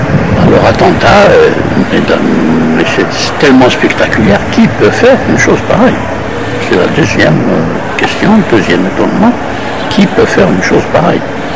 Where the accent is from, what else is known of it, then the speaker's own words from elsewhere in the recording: Algeria; nous connaissons le terrorisme personnellement en tant qu'Algérien.